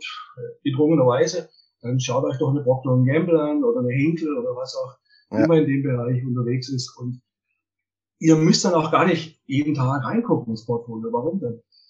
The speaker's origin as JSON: {"language": "German", "region": "Baden-Württemberg", "country": "Germany", "accent": "Swabian", "said": "also ich bin ja ein Schwabe, wie man wahrscheinlich aushört."}